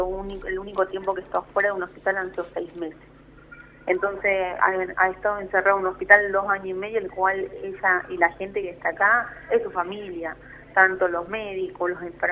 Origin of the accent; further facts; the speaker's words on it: Ledesma, Jujuy, Argentina; para poder comunicarle a la gente de Ledesma, que es donde nosotros somos